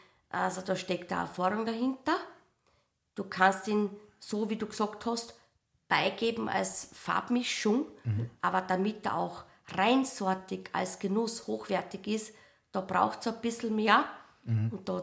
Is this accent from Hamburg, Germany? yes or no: no; Rust, Baden-Württemberg, Germany; meine Mama hat damals gesagt, schau Kind, du bist in Rust geboren, schau raus, da vor der Tür ist dein Arbeitsplatz